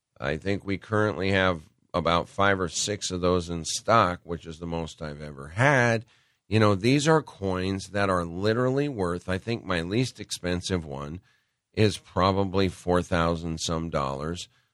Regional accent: Montana, United States; Or, I grew up in Montana.

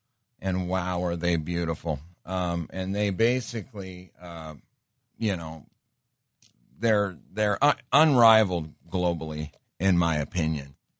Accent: Montana, United States; So growing up in Montana, and I just love the outdoors.

